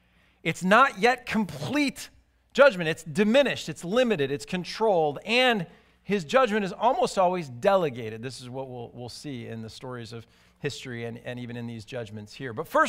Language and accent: English; Chicago, Illinois, United States; You know, I'm from Chicago, right? So in Chicago, every year, around the fall, we get a plague.